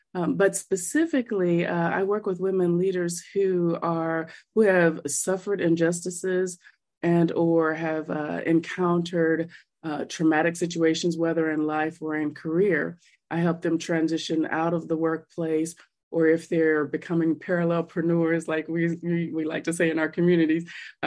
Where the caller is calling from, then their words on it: Crystal City, Virginia, United States; I am in Crystal City, Virginia, right outside of Washington, D.C.